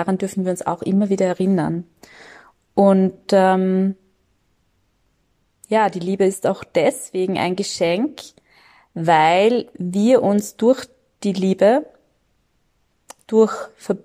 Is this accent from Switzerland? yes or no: no; Vienna, Austria; Ich spreche jetzt mal hier als Wienerin, als Österreicherin.